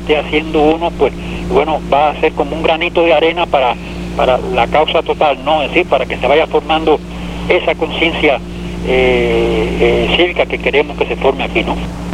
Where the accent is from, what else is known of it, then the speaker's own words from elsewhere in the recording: Cuba; yo soy un cubano viejo, ¿no? Ya de una generación prácticamente casi gastada